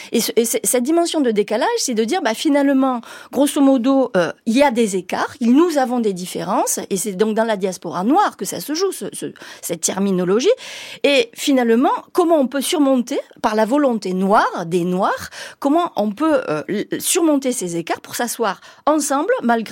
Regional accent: France; moi, quand je rentre, je suis française

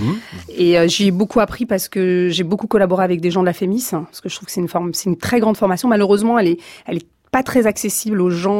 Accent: Viry-Châtillon, Île-de-France, France; Non, enfin, je suis pas cannoise. Moi, j'ai fait une école d'acteur à Cannes. Mais sinon, je suis de Viry-Châtillon. D'une cité à côté de la Grande Bande

